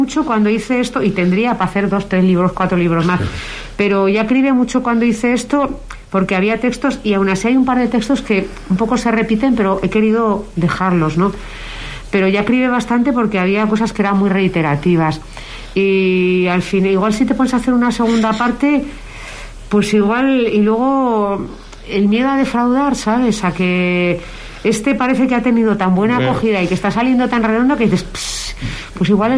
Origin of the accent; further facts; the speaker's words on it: Tudela, Navarre, Spain; Te aclimatas, los cachis llenos de babas, el cierzo, la colorina, los mosquitos, el zurracapote de la teba, te curten. Te hacen de Tudela.